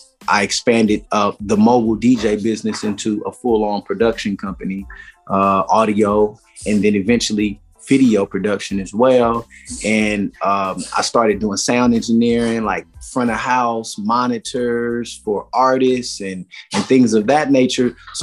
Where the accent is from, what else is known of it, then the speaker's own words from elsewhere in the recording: Inglewood, California, United States; I'm from Inglewood. There was no ING Times.